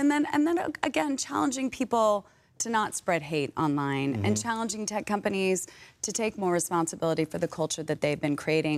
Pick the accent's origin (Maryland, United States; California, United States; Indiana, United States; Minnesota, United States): California, United States; The weather, the geography, the people.